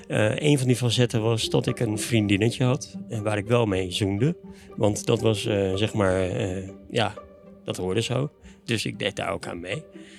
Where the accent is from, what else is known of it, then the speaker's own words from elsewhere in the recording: Groningen, Netherlands; 49 en ik kom uit Groningen.